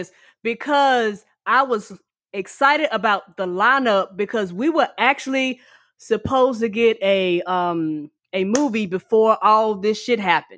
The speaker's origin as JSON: {"language": "English", "region": "the South", "country": "United States", "said": "But I'm from the South, so down here, gravy makes everything better"}